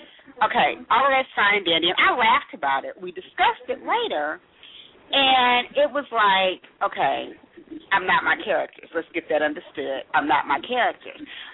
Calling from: Texas, United States; I'm calling from Texas.

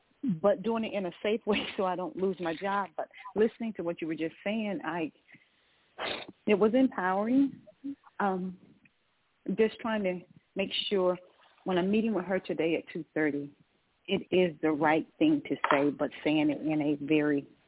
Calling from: Georgia, United States; calling from Georgia.

